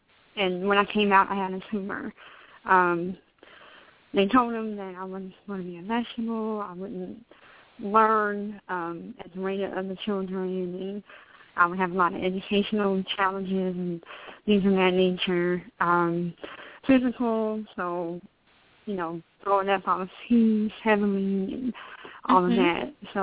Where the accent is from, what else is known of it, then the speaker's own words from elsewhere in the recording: Colorado, United States; also born or lived in Charlotte; I'm originally from Colorado, and I've been here for about 2 years